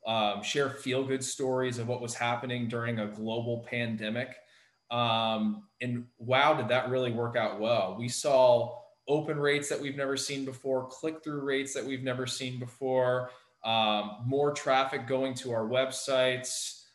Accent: Palm Beach Gardens, Florida, United States; I mean, I remember growing up in Palm Beach Gardens, Jupiter area, and I could zip to Miami in an hour easily.

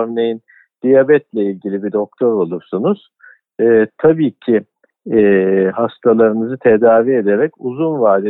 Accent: Istanbul, Turkey; Ben aslında Süleymaniye doğum evinde doğdum. Yani bu şehrin en eski hastanesidir Süleymaniye doğum evi. Süleymaniye Camii ile birlikte yapılmıştır. Yani 1500'lerin ikinci yarısından beri. Gerçi şu anda hastane olarak çalışmıyor ama son 5-6 yıldır. Yani dolayısıyla kendimi gerçek bir İstanbullu olarak görüyorum.

